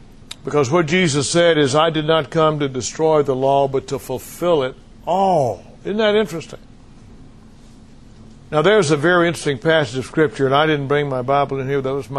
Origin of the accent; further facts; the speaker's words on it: the South, United States; I love hymns. I was born and raised in the South. Y'all probably couldn't tell, could you? But I was raised on hymns.